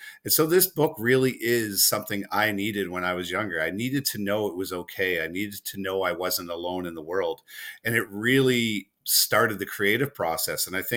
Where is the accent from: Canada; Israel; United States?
Canada; Halifax, Nova Scotia; especially growing up in Halifax, people see you struggle.